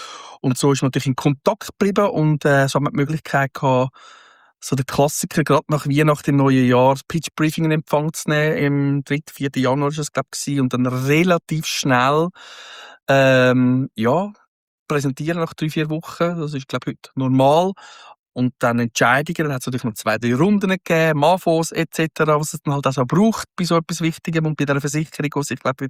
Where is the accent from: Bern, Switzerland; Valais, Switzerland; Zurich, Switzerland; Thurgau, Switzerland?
Zurich, Switzerland; Aufgewachsen in der Schule, im Kindergarten, wohne jetzt Mietplatz, nicht ein bisschen weiter raus, beim letzten Grund. Aber das ist meine Stadt.